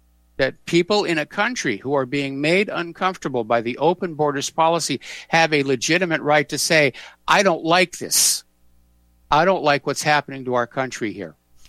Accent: New Hampshire, United States; the New York Times, or the New York Slimes, has come out with a blast at my home state, New Hampshire, as well as Vermont and Maine

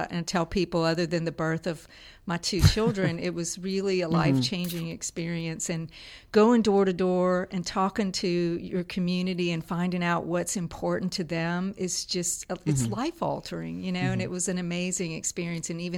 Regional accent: Lafayette, Louisiana, United States; And so after he got out of the Navy, we moved to Lafayette

